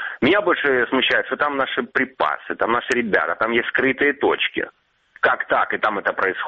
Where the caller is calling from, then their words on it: Mariupol, Donetsk Oblast, Ukraine; Мариуполь